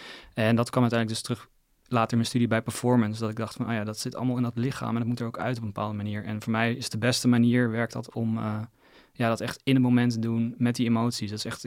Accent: Gouda, South Holland, Netherlands; Toen ben ik zelf opgegroeid in Gouda in Utrecht.

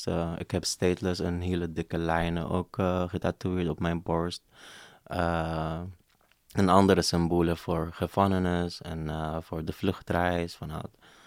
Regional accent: Tantura, Haifa District, Palestine; Dutch is a second language; now in Europe; ik kom uit Palestina en dit is mijn dorp. We komen uit Tantura en dit is in Haifa.

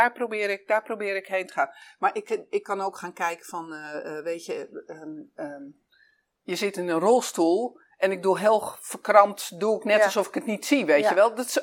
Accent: Amsterdam, North Holland, Netherlands; Kortom, ik kom hier vandaan. Ik ben in Amsterdam geboren. Ik woon lekker hier.

